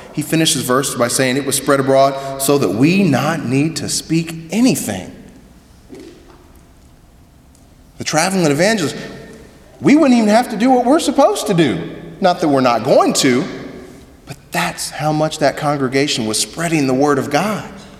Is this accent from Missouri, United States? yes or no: yes; Missouri, United States; now in Arizona, United States; I spent my entire life growing up in Missouri on a farm. We had some ponds, and I loved to fish, had some lakes.